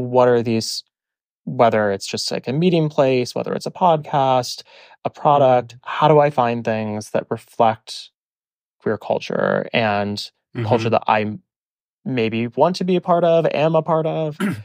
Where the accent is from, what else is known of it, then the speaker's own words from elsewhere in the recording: Midwest, United States; But growing up in the Midwest, we had both. Both tacos.